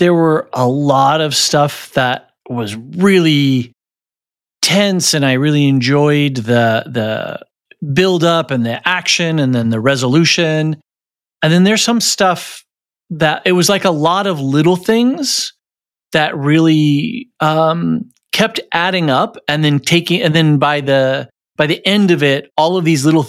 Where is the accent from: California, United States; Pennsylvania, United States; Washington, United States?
Washington, United States; Seattle; I'm from Seattle, so I'm seeing stuff that's just, you know, not right.